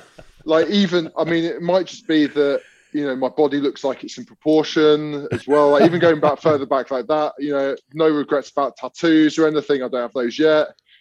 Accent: London, United Kingdom; Then they found out I grew up in London and they're like, well, yeah, you're just as bad as he is.

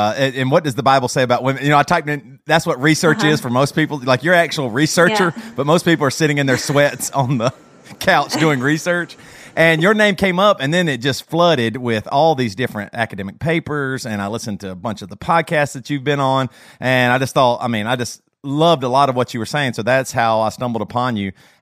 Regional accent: South Carolina, United States; I grew up in South Carolina, very, very strong purity culture, extreme, like charismaniac, small church, 40 people, everything was, you know, a sin.

